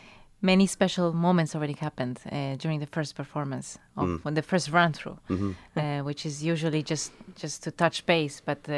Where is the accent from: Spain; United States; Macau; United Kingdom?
Spain; Exactly. I grew up in Spain, and I only went to Peru for the first time in 2013.